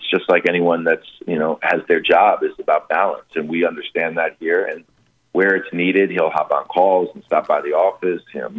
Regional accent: New York City, New York, United States; But no, I grew up in New York City. I'm an avid sports fan.

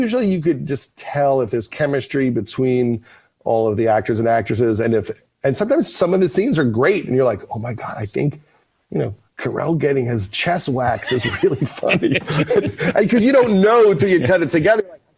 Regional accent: Long Island, New York, United States; I'm from Long Island. I could relate.

